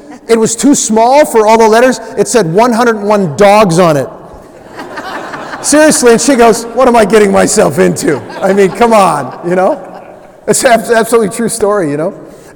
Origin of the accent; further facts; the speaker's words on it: New Ulm, Minnesota, United States; Everywhere in the world we go, there's always at least one person who's heard of New Ulm. We were, first time I brought her to my hometown